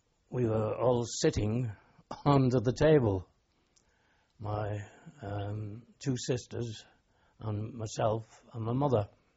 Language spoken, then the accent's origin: English; Port Sunlight, North West England, United Kingdom; also born or lived in Liverpool; No. When I was 9 months old, I went over to live in Port Sunlight on the Wirral.